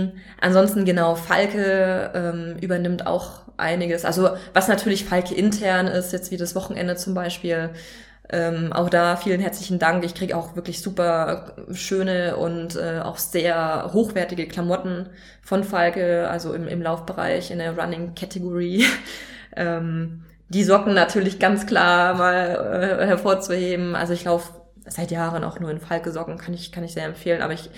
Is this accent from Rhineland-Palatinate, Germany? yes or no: no; Rechberghausen, Baden-Württemberg, Germany; das Sparda-Team in Rechberghausen in meiner Heimat